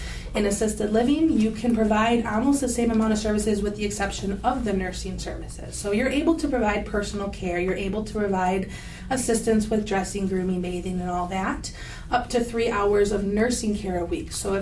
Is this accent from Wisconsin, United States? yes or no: yes; Kenosha, Wisconsin, United States; A little background about myself is I'm born and raised in Kenosha.